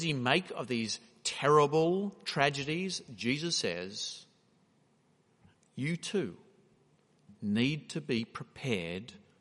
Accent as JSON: {"language": "English", "country": "Malaysia", "tie": "born or raised there", "said": "I grew up in Malaysia"}